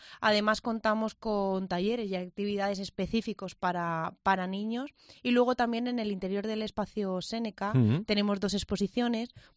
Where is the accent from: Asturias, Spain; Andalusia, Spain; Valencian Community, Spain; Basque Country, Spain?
Valencian Community, Spain; Alicante; Como alicantinos, tiene que ser un orgullo el poder tener a nuestros propios escritores